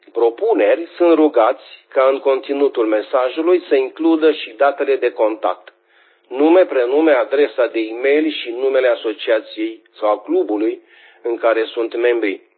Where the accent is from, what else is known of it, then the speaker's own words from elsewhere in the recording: Oltenia, Romania; sunt oltean.